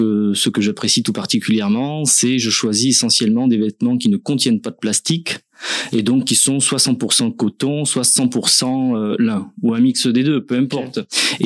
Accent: Bordeaux, Nouvelle-Aquitaine, France; donc moi je suis bordelais. Donc on est un petit style à nous quand même, les bordelais.

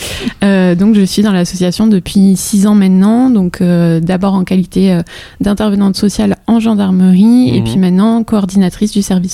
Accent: Nouvelle-Aquitaine, France; born there; moi je suis née dans les Landes, ma famille est dans les Landes. Je suis partie faire des études sociales à Bordeaux puis à Poitiers

